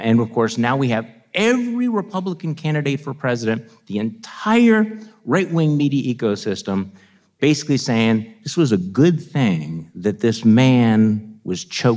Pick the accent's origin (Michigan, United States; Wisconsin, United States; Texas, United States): Wisconsin, United States; So I'm from Wisconsin.